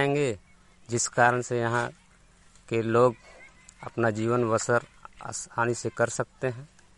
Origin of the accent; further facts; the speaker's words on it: Nawadih, Jharkhand, India; ग्राम post गुंजरडी, थाना नावाडी, जिला बोकारो का रहने वाला हूँ।